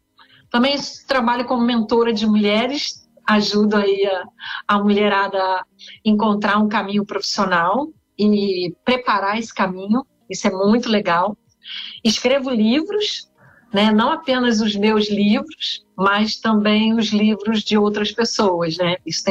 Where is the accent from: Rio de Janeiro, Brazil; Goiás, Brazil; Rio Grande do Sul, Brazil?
Rio de Janeiro, Brazil; Niterói; also born or lived in São Paulo / Campinas; Olha, gente, eu moro em Niterói, sou niteroiense, aqui no Rio de Janeiro.